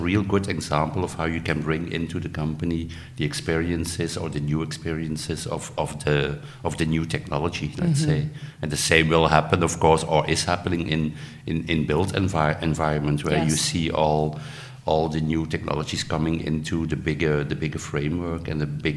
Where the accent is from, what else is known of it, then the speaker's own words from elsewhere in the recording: Belgium; English is a second language; I'm from Belgium and I have a PhD in economics